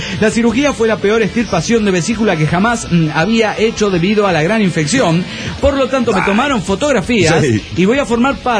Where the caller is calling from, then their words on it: San Luis, Argentina; de San Luis, Argentina.